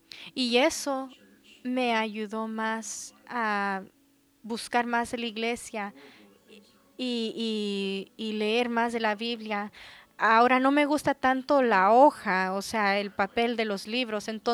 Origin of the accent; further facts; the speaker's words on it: Jones Creek, Texas, United States; Yo crecí en Jones Creek.